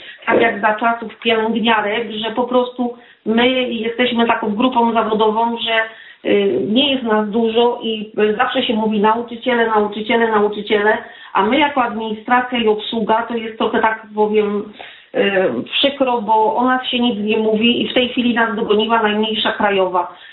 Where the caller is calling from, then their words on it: Łódź Voivodeship, Poland; z okolic Sieradza.